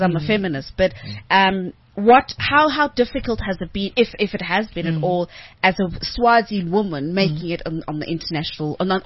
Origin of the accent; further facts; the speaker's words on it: South Africa; there's still xenophobia in South Africa, it's embarrassing for me as a South African